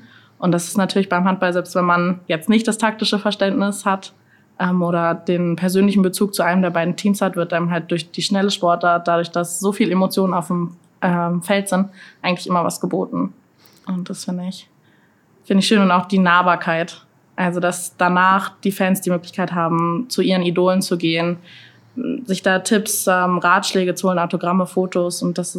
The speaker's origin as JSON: {"language": "German", "region": "Schleswig-Holstein", "country": "Germany", "tie": "born or raised there", "also_born_or_lived": "Hamburg", "said": "ich bin zwar in Hamburg geboren, aber an der Stadtgrenze von Schleswig-Holstein in Halsmeck aufgewachsen."}